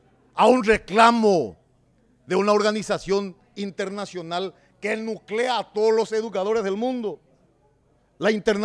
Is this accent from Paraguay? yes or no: yes; Paraguay; lo hago como ciudadano, como paraguayo.